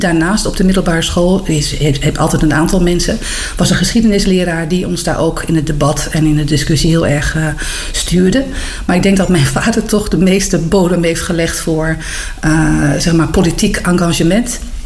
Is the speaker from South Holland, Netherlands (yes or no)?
no; Nijverdal, Overijssel, Netherlands; moved away as an adult; Ik kom uit Nijverdal. Mensen kennen dat misschien niet, maar Hellendoorn is wel bekend in Nederland. Vanwege het avonturenpark wat daar is. Dus daar ben ik opgegroeid en daar heb ik gewoon tot mijn 19e.